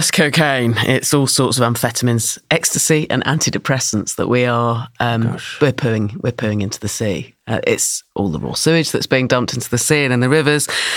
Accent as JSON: {"language": "English", "region": "South West England", "country": "United Kingdom", "said": "I'm from Dorset and all my friends who swam every day have had to stop because of how routinely they were ill."}